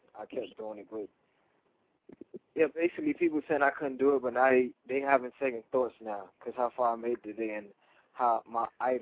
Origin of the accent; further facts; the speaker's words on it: Miami, Florida, United States; How you doing? … I'm from Miami.